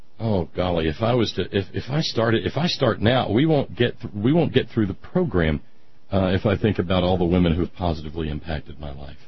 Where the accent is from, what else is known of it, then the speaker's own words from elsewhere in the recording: Alabama, United States; Mrs. A.R. Allen and Mrs. Metcalf were the first two African American teachers I had as a little boy growing up in Alabama.